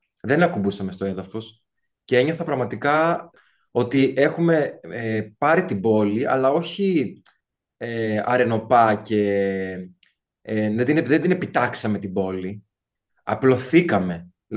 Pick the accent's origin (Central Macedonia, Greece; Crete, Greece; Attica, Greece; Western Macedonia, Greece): Crete, Greece; Heraklion; εγώ μεγάλωσα στο Ηράκλειο, όλα αυτά τα μέρη τα έχω περπατήσει εκατομμύρια, δισεκατομμύρια φορές